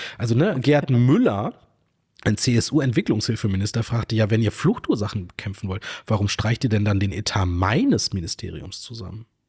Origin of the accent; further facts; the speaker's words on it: North Rhine-Westphalia, Germany; wir sind beide aus Nordrhein-Westfalen.